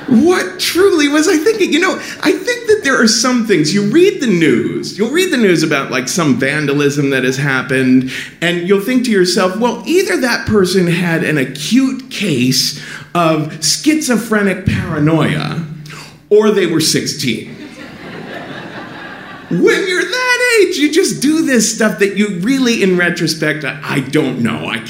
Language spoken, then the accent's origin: English; Cincinnati, Ohio, United States; So it was very hard for me growing up in Cincinnati because, you know, it's not like homosexuality doesn't exist there.